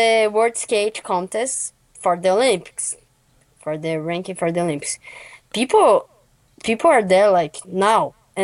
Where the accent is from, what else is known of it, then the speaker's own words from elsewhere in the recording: Brazil; especially because I'm from Brazil